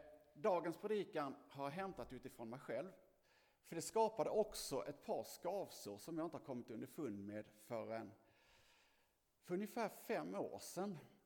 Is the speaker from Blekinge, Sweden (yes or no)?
yes; Holmsjö, Blekinge, Sweden; now in Lyckeby, Sweden; Jag är uppvuxen i Holmsjö, eller har växt upp i Holmsjö. Eller en bit ifrån. Nu bor jag i Lyckeby.